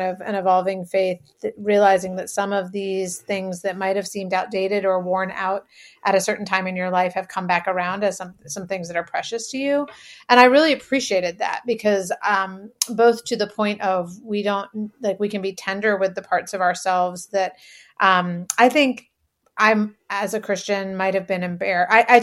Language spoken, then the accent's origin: English; New England, United States; You know, I'm from New England.